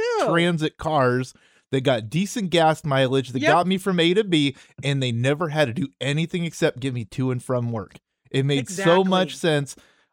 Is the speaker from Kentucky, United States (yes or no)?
no; Seattle, Washington, United States; growing up in Seattle, it used to be you sat here and said, I don't want to get out on the freeway